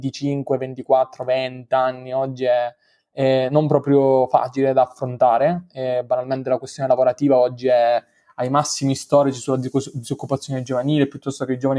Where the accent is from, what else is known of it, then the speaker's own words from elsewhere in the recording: Sicily, Italy; Io sono nato in Sicilia, in un paesino inculato al mondo, in cui c'era un unico liceo che potevo scegliere